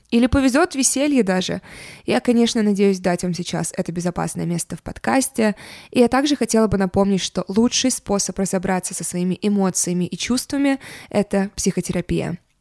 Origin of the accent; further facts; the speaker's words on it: Saint Petersburg, Russia; Я родилась и выросла в Санкт-Петербурге, в России. Мои родители из Кыргызстана. Также часть моей семьи жила и живет в Киеве, поэтому с детства я регулярно туда ездила.